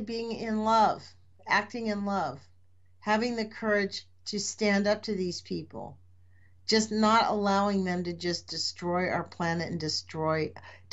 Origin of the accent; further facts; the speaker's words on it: California, United States; I grew up in California.